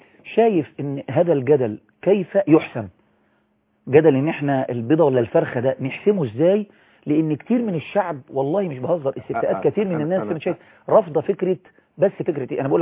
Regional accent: Egypt; احساسي كمصري مواطن بعيد عن اي انتماءات لاي احزاب

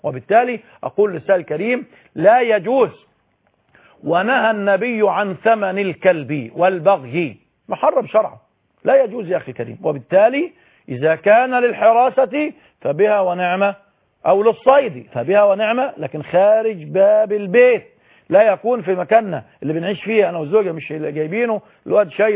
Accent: Egypt; في بلدنا مصر أو في أي بقعة من بلاد العالم

